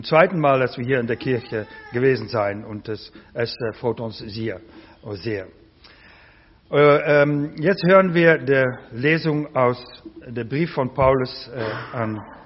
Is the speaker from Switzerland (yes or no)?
no; Netherlands; German is a second language; now in Germany; Ich komme aus Holland, aber warum bin ich hier?